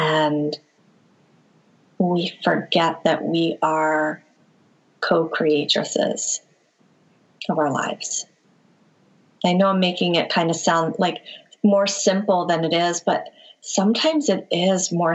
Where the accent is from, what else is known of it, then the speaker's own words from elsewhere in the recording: Philadelphia, Pennsylvania, United States; Like, I think I grew up in Philadelphia, and so I think about, you know, those single moms in the city who generally are food shopping at the local liquor store.